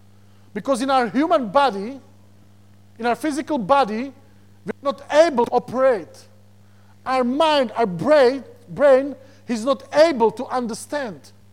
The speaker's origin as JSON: {"language": "English", "country": "Slovakia", "tie": "born there", "first_language": "Slovak", "second_language": "English", "said": "I am Slovakian citizen. I born in Slovakia. So my mother language or country where I belong, it's Slovakian language. So I will speak Slovakian."}